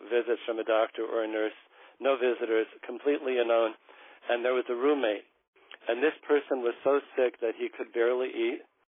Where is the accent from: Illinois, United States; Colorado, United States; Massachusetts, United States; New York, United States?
Colorado, United States; Denver; moved away as an adult; now in Baltimore, United States; My wife and I, Rebbetzin Bracha, came to Baltimore in 1986. We're from Denver, Colorado.